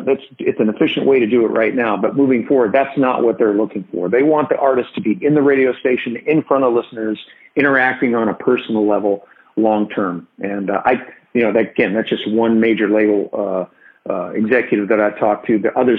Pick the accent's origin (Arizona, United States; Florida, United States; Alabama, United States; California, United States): California, United States; also born or lived in Philadelphia / Pittsburgh / Chicago; I was born in Philadelphia, but we moved around a little bit before I was 10. So, from the time I was born, Philadelphia, California, Pittsburgh, Chicago, and then back to Los Angeles, and that's all before I was 10.